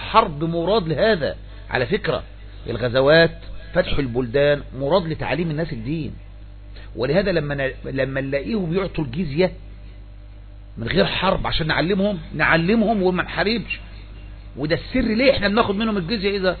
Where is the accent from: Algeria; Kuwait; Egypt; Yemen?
Egypt; وإحنا الحمد لله عندنا يعني كمصريين فيه يعني نباهة إلى نوع لحد ما